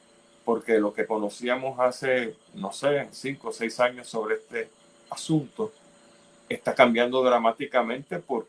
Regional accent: Puerto Rico; le competen a ustedes como buenos puertorriqueños para la supervivencia suya, de su familia y por supuesto de nuestra nación

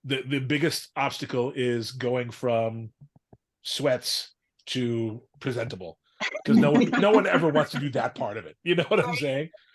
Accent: New Jersey, United States; I'm from the Northeast. I'm from New Jersey, okay?

